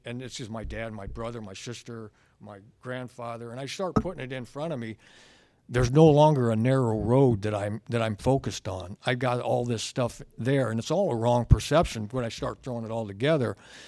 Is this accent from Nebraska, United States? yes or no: yes; Omaha, Nebraska, United States; When I got back to came back to the town I was in, I'm from Omaha, Nebraska, and when I came back there, I did not want to come back there.